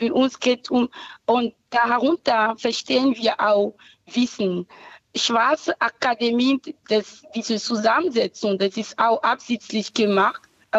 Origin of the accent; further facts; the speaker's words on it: Benin; German is a second language; Ich komme aus Benin, aber aus das Land Benin, ehemalige Dahomey.